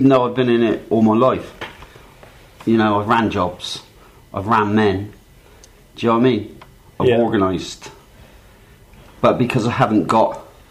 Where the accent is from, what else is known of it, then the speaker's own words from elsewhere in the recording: Bristol, South West England, United Kingdom; I'm from Bristol.